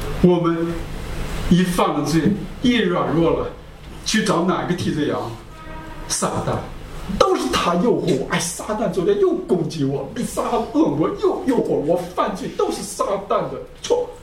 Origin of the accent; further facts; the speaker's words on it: Liaoning, China; 他没有办法从我们家乡那个小城搬到我们家乡一个比较大的城，很多人知道叫大连